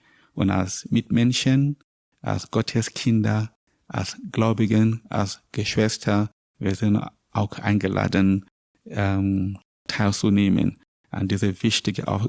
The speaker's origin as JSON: {"language": "German", "country": "Nigeria", "second_language": "German", "said": "Ich bin Priester, ich komme aus Nigeria."}